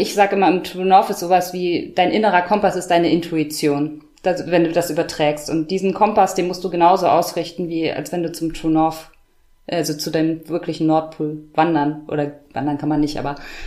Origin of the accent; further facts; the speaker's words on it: Mecklenburg-Vorpommern, Germany; Ganz ursprünglich bin ich ein ganz norddeutsches Kind. Ich komme aus der Mecklenburger Seenplatte und bin da aufgewachsen in der Natur, an den ganzen Seen, mit einem Papa, der Biologe ist